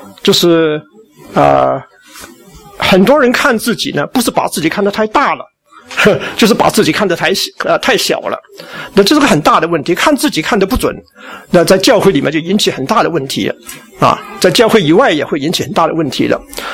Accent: China; 特别是我们中国人，因为我们长期呢在中国呢没有心理学这科

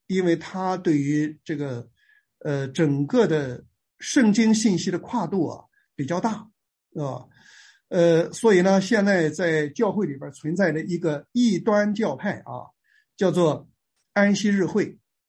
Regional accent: China; 所以我们中国人追求的这个天人合一啊

